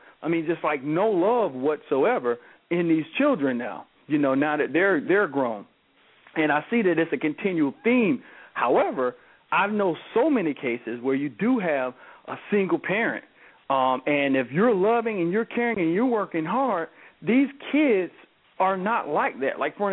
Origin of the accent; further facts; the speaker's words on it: Georgia, United States; Because, you know, I'm a country boy. I'm from Georgia.